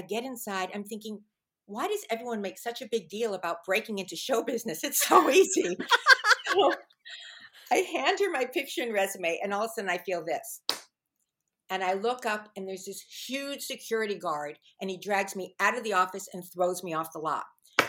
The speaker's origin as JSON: {"language": "English", "town": "Fairfax", "country": "United States", "tie": "born or raised there", "said": "But the grew up in Fairfax, and everyone from Fairfax, they thought they were from New York. And at one point, I took speech lessons to get rid of a New York accent."}